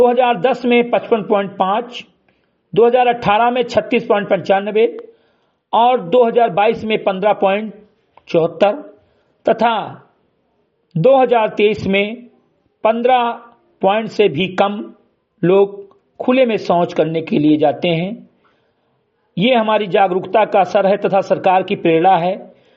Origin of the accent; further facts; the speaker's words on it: Bahraich, Uttar Pradesh, India; ग्राम सभा से मेरी घटाई विकासखंड मेनपुरा जनपद बहराइच का मूल निवासी हूं